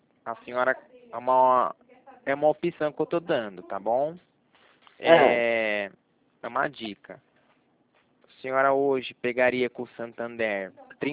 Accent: Dracena, São Paulo, Brazil; Eu também sou do interior de São Paulo.

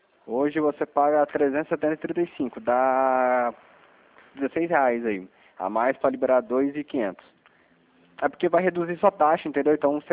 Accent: São José dos Campos, São Paulo, Brazil; Eu sou de São José dos Campos.

